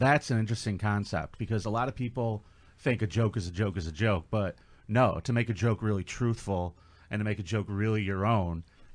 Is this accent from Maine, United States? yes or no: no; Rochester, New York, United States; also born or lived in Texas; I lived in Texas for a while. And whenever I went, people would say, hey … Where are you from? I go, New York. And they go, which part? And I never wanted to admit it.